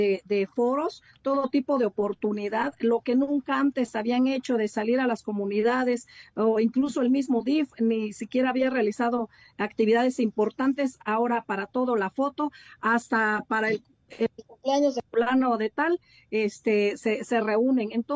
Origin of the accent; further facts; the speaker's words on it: Oaxaca, Mexico; Como oaxaqueños, necesitábamos o necesitamos espacios como estos